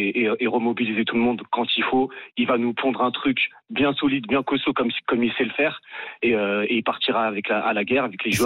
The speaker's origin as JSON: {"language": "French", "town": "Paris", "region": "Île-de-France", "country": "France", "said": "et pourtant je suis parisien"}